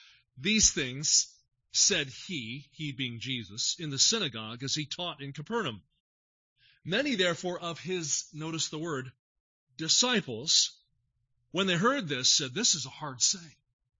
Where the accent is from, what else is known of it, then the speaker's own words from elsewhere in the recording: New Jersey, United States; I grew up in South Jersey. We live 20 minutes outside of Philly.